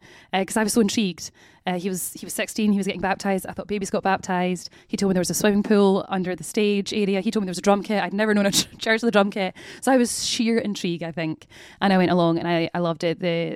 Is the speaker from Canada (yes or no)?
no; Glasgow, Scotland, United Kingdom; Yeah, I grew up in Glasgow. Grew up on the south side of Glasgow, went to uni in Glasgow. I went to Strathclyde, studied chemistry here. So yeah, kind of Glasgow born and raised. Have left Scotland, left Glasgow for a few years.